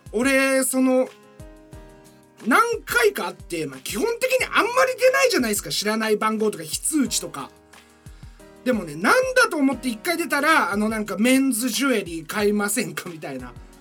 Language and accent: Japanese; Mitsuke, Niigata, Japan; その俺の地元の市外局番なわけですね、新潟県見附市の。